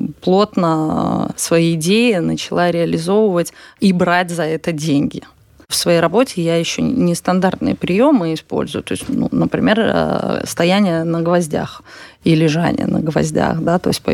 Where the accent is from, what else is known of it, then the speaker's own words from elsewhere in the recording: Latvia; но я же из Латвии.